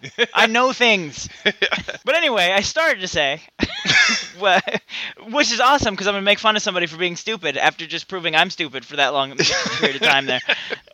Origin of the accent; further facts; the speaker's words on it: United States; I'm an American, goddammit.